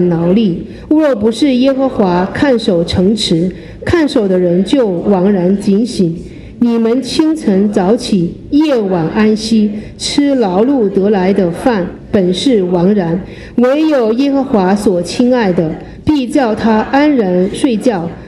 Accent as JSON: {"language": "Chinese", "country": "China", "moved": "as an adult", "lives_now": "United States", "said": "因为我们中国人都比较勤奋，我们是第一批来美国的 first time immigration 的，我们都是第一批可能是那个移民的"}